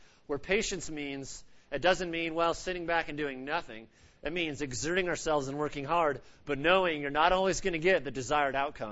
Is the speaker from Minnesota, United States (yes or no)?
no; Oregon, United States; growing up in Oregon, an hour from the Pacific